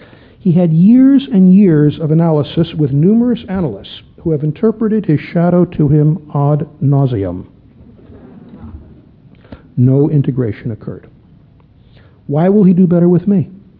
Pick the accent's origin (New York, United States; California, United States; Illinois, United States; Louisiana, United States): Illinois, United States; Chicago; When I was a kid growing up in Chicago, there was a radio program I used to love